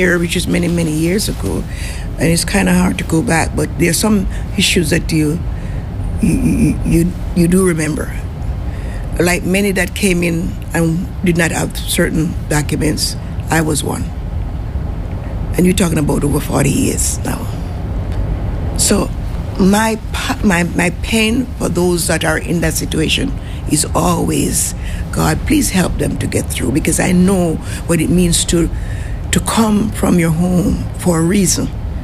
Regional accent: Jamaica; now in United States; I'm from Jamaica originally. … I passed the church in Cambridge, 190 Albert Street.

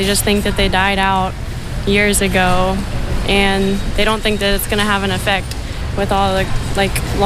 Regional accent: Richmond, United States; I'm from Richmond.

